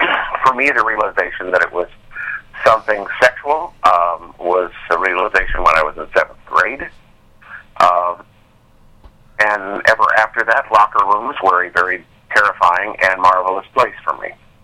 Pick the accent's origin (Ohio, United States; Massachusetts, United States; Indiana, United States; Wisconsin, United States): Indiana, United States; Even though I am from Indiana, I do not play basketball.